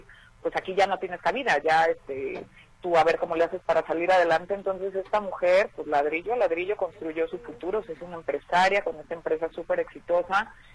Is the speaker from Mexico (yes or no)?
yes; Puerto Vallarta, Jalisco, Mexico; also born or lived in Guadalajara; yo nací en Guadalajara, de hecho, y la mayor parte de mi familia está ahí, nada más que yo de muy chiquita me fui a vivir a Vallarta, uh-huh, y crecí allá, pues, pero nací en Guadalajara y mi familia está allá.